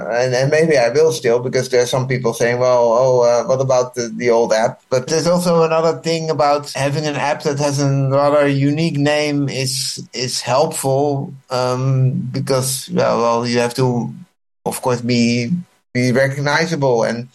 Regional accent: Netherlands; moved away as an adult; now in India; I'm originally from the Netherlands. I studied there, did a technical study in Delft University, and then I moved around the world implementing IT systems in different places around the world.

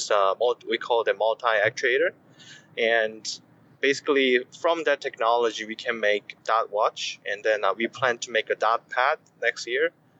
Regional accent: South Korea; moved away as an adult; I'm from South Korea. I graduated high school in South Korea, and then I went to the University of Washington in Seattle.

